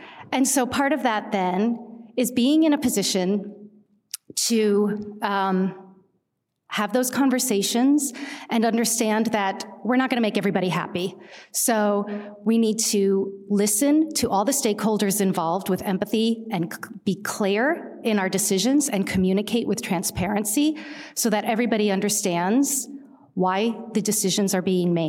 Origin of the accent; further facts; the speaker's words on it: East Coast, United States; he was from Northern Indiana. I was from the East Coast. He wanted to get back home. I intended to stay on the East Coast.